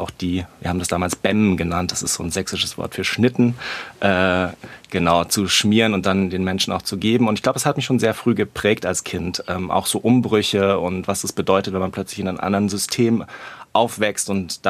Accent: Leipzig, Saxony, Germany; Also ich bin geboren in Leipzig, damals war das noch die ehemalige DDR und 1982 bin ich da geboren und bin noch auch zur Schule gegangen.

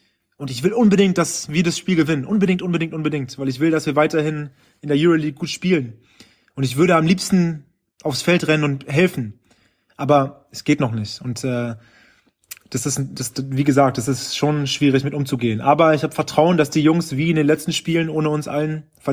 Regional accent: Berlin, Germany; born or raised there

